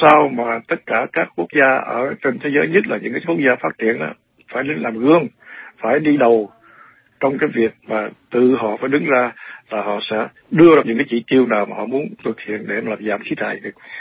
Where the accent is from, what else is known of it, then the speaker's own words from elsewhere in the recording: Mekong Delta, Vietnam; vì cái đồng bằng sông Cửu Long là một cái quê hương của tôi